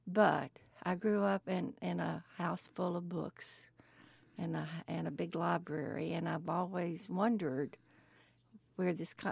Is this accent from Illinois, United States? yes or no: no; Arkansas, United States; also born or lived in Memphis; I was born right here in Memphis, Tennessee, but that's because it was the closest big hospital. I grew up in the Arkansas Delta.